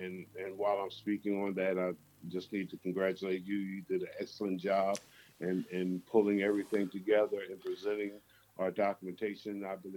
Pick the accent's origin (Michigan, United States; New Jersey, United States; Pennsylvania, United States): Pennsylvania, United States; my home state of Pennsylvania is one of those.